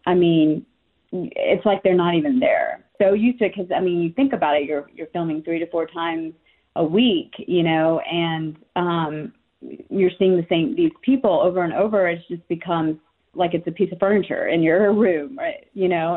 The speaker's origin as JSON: {"language": "English", "region": "the South", "country": "United States", "tie": "born or raised there", "said": "I mean, growing up in the South, I mean, I had to deal with both cultures."}